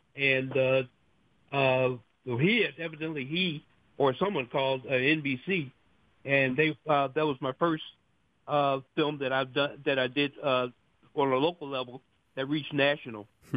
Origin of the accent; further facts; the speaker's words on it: Memphis, Tennessee, United States; I was raised in Memphis, Tennessee, and top jock in Memphis was a gentleman named Nat D. Williams, who also was my Sunday school teacher and my 12th grade history teacher.